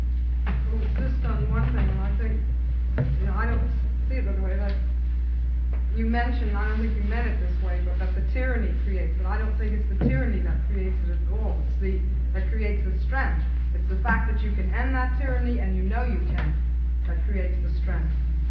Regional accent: New Orleans, Louisiana, United States; places like I was brought up in New Orleans, you know, you're confronted with certain problems that you have to solve at that age.

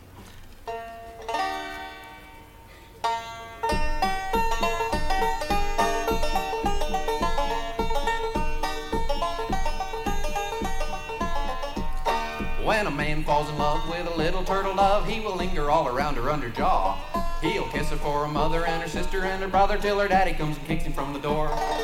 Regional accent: Pennsylvania, United States; Where I grew up in Pennsylvania, it was kind of far out in the country. There was not a whole lot to do except get in trouble.

